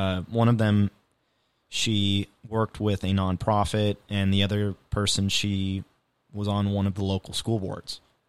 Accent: Los Angeles, California, United States; born there; I was born in Los Angeles.

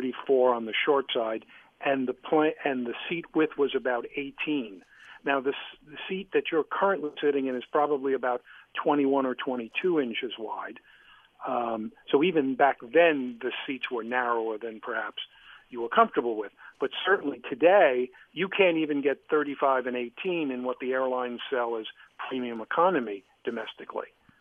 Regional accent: New York, United States; As a New Yorker who uses the term strap hanger literally

